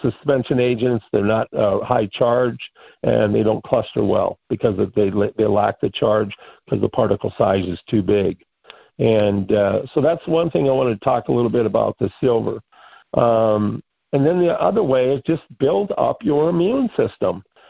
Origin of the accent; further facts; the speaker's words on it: Miles City, Montana, United States; right here in my hometown of Mile City